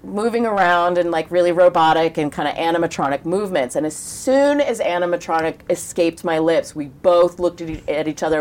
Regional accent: Portland, Oregon, United States; So I'm from Portland and do you know where Nike is headquartered?

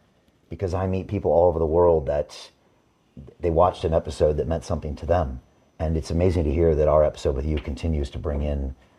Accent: California, United States; And I grew up in the States, California, and I always thought money would make me happy.

